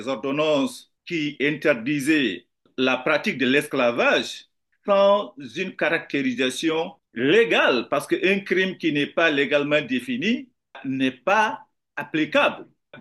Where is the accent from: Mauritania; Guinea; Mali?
Mauritania; Puisque je suis de la Mauritanie et c'est un pays qui est interpellé par la pratique de l'esclavage